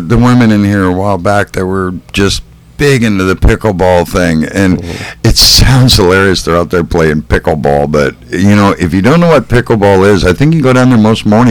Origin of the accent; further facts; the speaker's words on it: Chicago, Illinois, United States; born there; because I was born in Chicago.